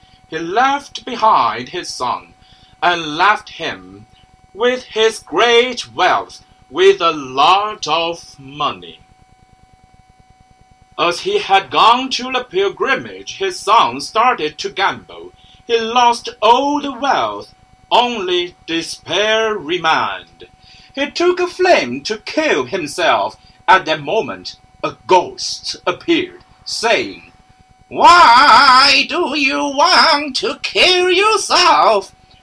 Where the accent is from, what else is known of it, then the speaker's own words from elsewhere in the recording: Taiwan; English is a second language; Welcome to the Anataxis and Anamorphosis. … from Taiwan.